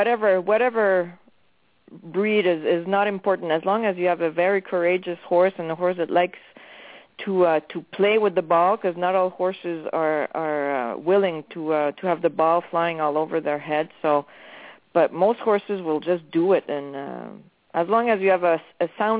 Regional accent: Quebec, Canada; I'm from Quebec, so in Canada. So, yeah, Bromont is about an hour drive from my place.

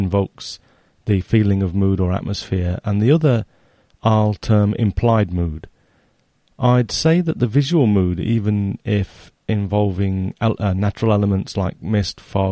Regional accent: Nottingham, East Midlands, United Kingdom; moved away as an adult; now in Japan; in Nottingham, near my hometown in England. I was home for Christmas.

